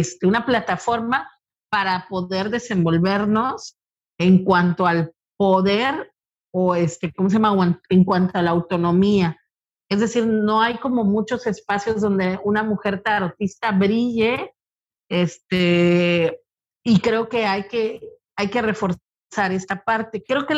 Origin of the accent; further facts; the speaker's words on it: Veracruz, Mexico; Yo soy originaria de Veracruz, Puerto, y en Veracruz esto es parte del folclore y de la cultura popular.